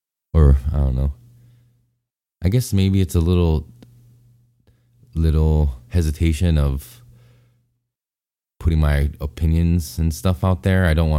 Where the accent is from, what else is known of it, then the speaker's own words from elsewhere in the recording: Hawaii, United States; Those states, I'm from Hawaii, so to me, they're pretty much the same.